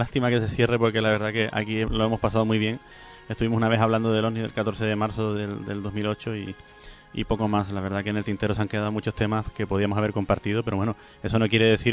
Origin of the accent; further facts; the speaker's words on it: Canary Islands, Spain; Porque como buen canario que soy, ¿sabes?